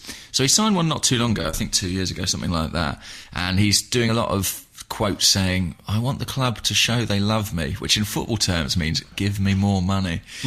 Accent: England, United Kingdom; as an Englishman, seeing a team progress beyond the quarterfinals of the World Cup relatively comfortably and effectively is a real novelty.

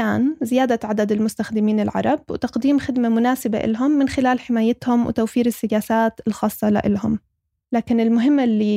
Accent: Palestine; اللي قدرنا كفلسطينية من خلاله نواجه القمع ونوصل صوتنا لكتير بعيد

